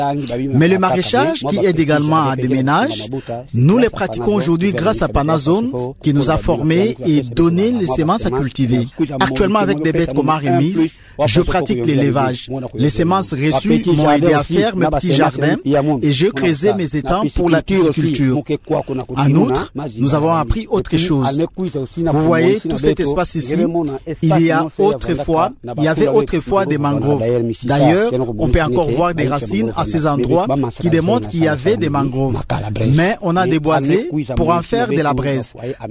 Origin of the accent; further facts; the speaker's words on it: Muanda, Kongo Central, DR Congo; Je suis né et j'ai grandi ici à Mwanda depuis presque 58 ans.